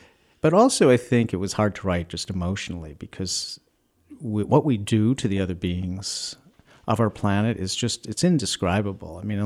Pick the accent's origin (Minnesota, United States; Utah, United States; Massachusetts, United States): Massachusetts, United States; Plymouth; also born or lived in Chicago / California; Well, I'm from Massachusetts. I grew up in Plymouth, Massachusetts, and I went to school. I went to college out in Western Mass at Hampshire College.